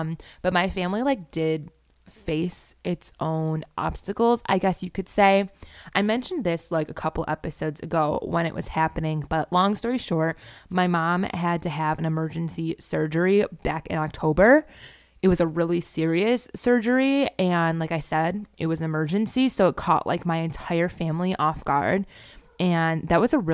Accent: Buffalo, New York, United States; She lives where I live, Buffalo, and it's so cool to see someone in my hometown doing YouTube videos, because if you know Buffalo, it's not like the most exciting place.

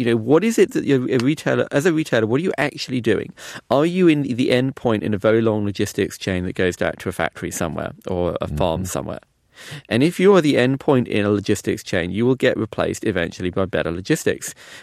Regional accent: London, United Kingdom; growing up in London

